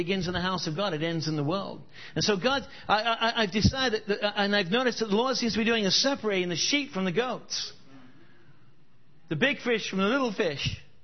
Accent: Oregon, United States; Because I grew up, although I'm English, I grew up in Oregon.

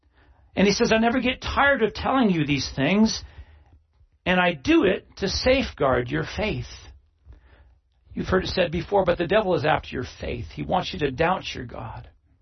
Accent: New England, United States; I'm glad to be living here in the Northwest, because, well, I grew up in New England.

